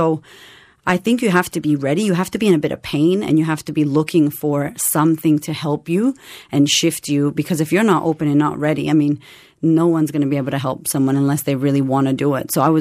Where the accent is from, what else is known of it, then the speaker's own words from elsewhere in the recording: Boston, Massachusetts, United States; So I was, I was born in Boston, and I grew up in Boston for my life for a long time.